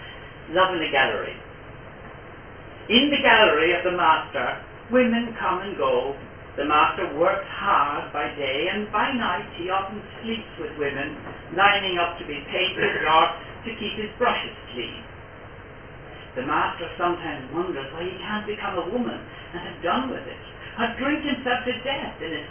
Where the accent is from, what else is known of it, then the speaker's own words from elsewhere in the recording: Caledon, Northern Ireland, United Kingdom; because I come from Caledon, the birthplace of Anthony Rafferty.